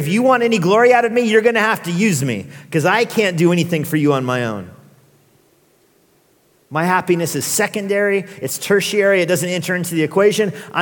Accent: Albuquerque, New Mexico, United States; As I mentioned last night, I'm from Albuquerque, and there was a police shooting there a couple weeks ago that perhaps you heard about in the news.

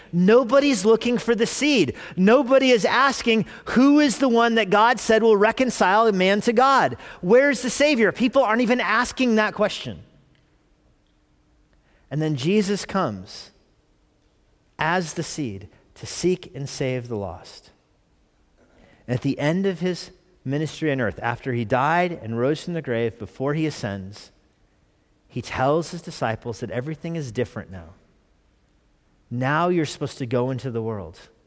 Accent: Albuquerque, New Mexico, United States; I was born in the United States, you know, grew up in Albuquerque, but I didn't grow up going to church.

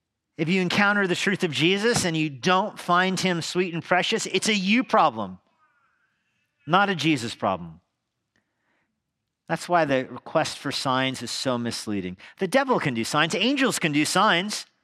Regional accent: New Mexico, United States; I'm not a sailor. I'm from New Mexico.

